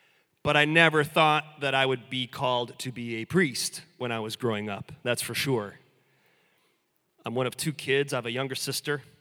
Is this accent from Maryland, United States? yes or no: no; Milwaukee, Wisconsin, United States; So I grew up in Milwaukee, and so you'll have to forgive me for being a cheesehead. And then I went to college about 80 miles north of Milwaukee.